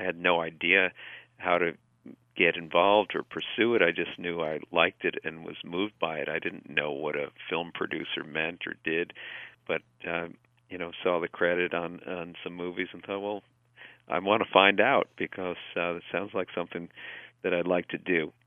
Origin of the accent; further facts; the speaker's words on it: East Coast, United States; I grew up in on the East Coast, outside New York, in a diverse community during a diverse during a challenging time in the 60s and 70s